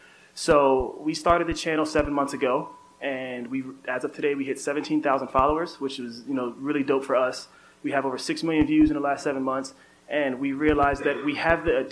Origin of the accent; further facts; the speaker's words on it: East Coast, United States; moved away as an adult; now in Los Angeles, United States; We moved to LA. We're from the East Coast. We came here because we decided in college we were going to come somewhere that we can live, we can ride year round.